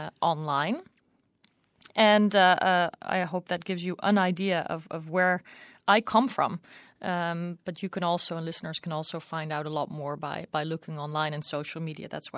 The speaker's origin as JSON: {"language": "English", "country": "Netherlands", "said": "I'm from the Netherlands"}